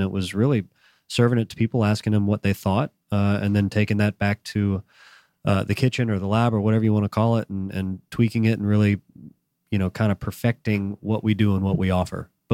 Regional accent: Atlanta, Georgia, United States; We're both from Atlanta

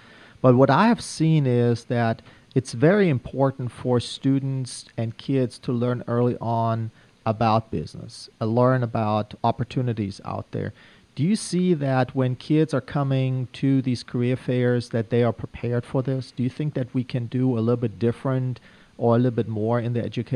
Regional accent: Germany; now in United States; I was born and raised overseas in Germany

